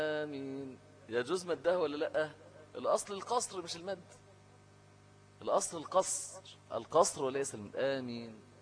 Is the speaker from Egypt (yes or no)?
yes; Egypt; لان المشهور عندنا في مصر ايه، حفص مش ورش